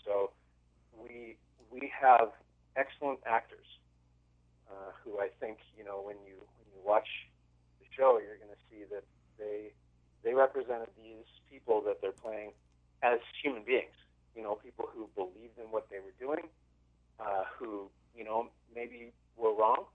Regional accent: Vancouver, British Columbia, Canada; I grew up in Vancouver.

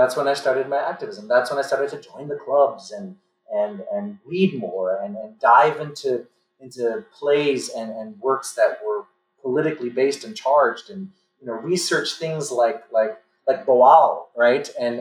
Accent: Brooklyn, New York, United States; I grew up in the Linden Projects of East New York, Brooklyn. Violent neighborhood. One of the highest crime rate in the 80s and in New York City.

